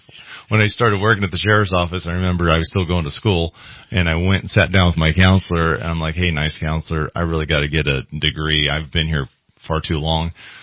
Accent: Cottonwood, California, United States; I was born and raised in Shasta County. I'm a Shasta County resident. I grew up in Cottonwood. Went to school down there.

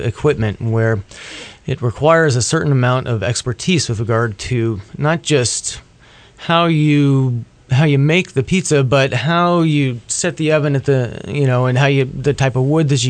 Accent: California, United States; I grew up in the Central Valley. I was born and raised just south of Sacramento.

